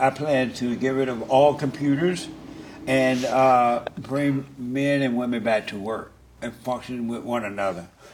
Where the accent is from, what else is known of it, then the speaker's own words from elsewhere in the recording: Alabama, United States; I'm from Alabama. Grew up on a plantation. Grew up under Jim Crow laws.